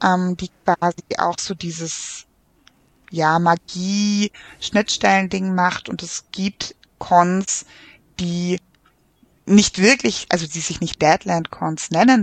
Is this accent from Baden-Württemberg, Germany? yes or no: yes; Baden-Württemberg, Germany; Aber ich bin auch Schwäbin.